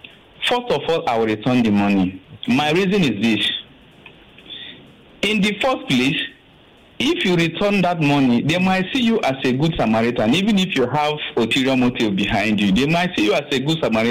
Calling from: Ikorodu, Lagos, Nigeria; I'm calling from Ikorodu.

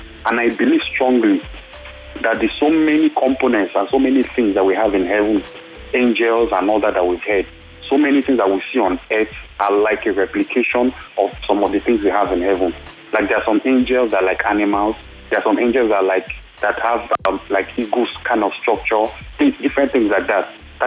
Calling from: Festac, Lagos, Nigeria; calling from Festac.

